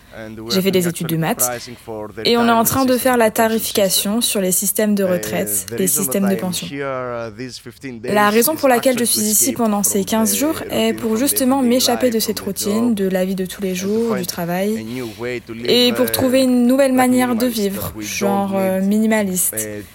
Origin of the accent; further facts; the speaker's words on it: Romania; French is a second language; je viens de Roumanie, j'ai 40 ans